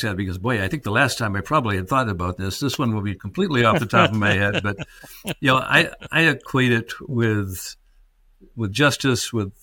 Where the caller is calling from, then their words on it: Michigan, United States; I'm speaking from Michigan where it's already dark outside, it's cold outside.